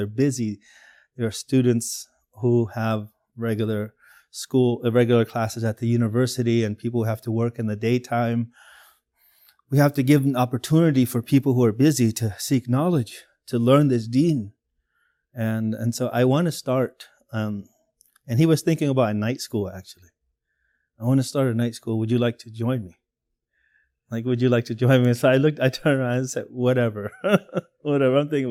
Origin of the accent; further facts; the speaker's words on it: United States; He knew that I was from America, and I knew that he was, you know, he spoke English like an American